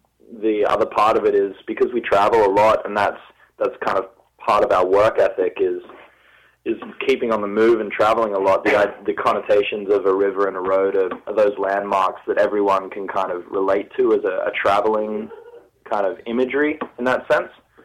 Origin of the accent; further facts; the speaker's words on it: Australia; and I'm from Australia.